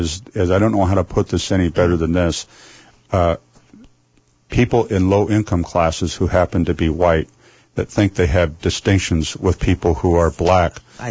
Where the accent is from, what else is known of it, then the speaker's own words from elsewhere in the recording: Irvington, Oregon, United States; There are a lot of people in the neighborhood I grew up in Irvington who now think that that's some kind of an offensive thing to happen